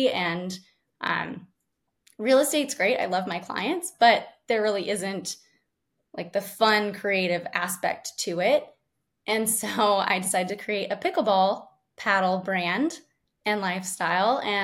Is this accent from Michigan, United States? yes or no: no; Sacramento, California, United States; So I'm a Sacramento native. I was born and raised in the Rockland area. I went to Loomis School Districts.